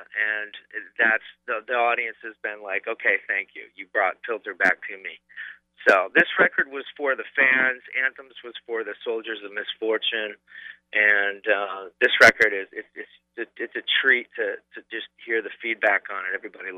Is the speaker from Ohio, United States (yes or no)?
yes; Cleveland, Ohio, United States; I grew up in Cleveland, and that's where I met Trent